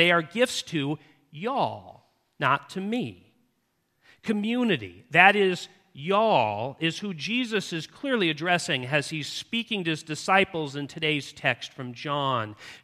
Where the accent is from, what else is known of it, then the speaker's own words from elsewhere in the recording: California, United States; As a Californian, I didn't think I could get away with using